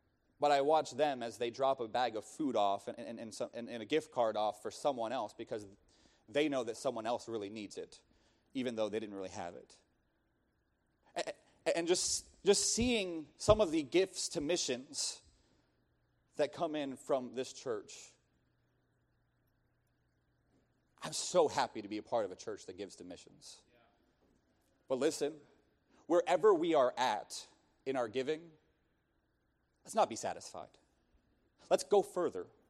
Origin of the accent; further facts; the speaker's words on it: Pennsylvania, United States; now in Ohio, United States; I'm from Pennsylvania. And it just makes me laugh so much. Because when I was in Pennsylvania, you know what we would say?